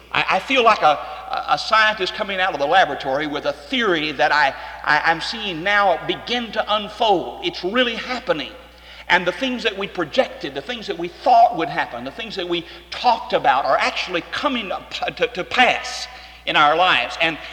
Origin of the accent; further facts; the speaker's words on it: Texas, United States; One of the disadvantages is that I'm from Texas, and I'm very keenly aware of the fact that builds some kind of a barrier.